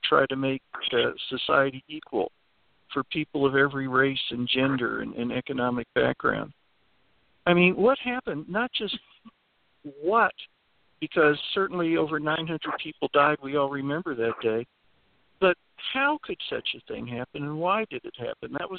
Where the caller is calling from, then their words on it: New York City, New York, United States; I am sitting in a car out on 6th Avenue here in New York City